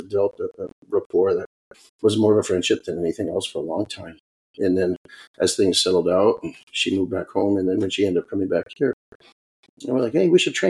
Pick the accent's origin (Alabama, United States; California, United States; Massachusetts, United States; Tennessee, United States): Massachusetts, United States; Leominster; I grew up in Boston. Yeah, okay. I grew up in actually just west of Boston in a suburb called Leominster, Massachusetts.